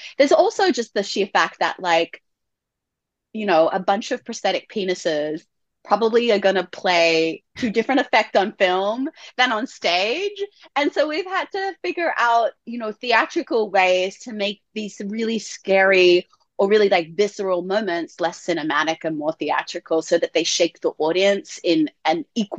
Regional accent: Sydney, New South Wales, Australia; growing up in Australia, in Sydney

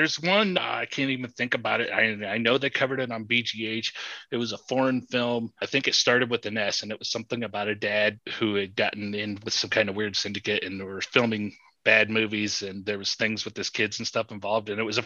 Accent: Indiana, United States; now in New York City, United States; we still have one in my hometown. I grew up in Northern Indiana by South Bend where Notre Dame University, and that is just south of that.

